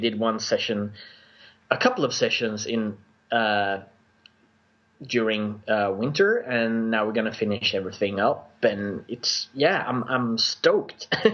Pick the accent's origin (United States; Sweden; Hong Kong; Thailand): Sweden; accent: Swedish; English is a second language; Yeah, if you can stand my Swedish accent, you know, I'm happy to be back.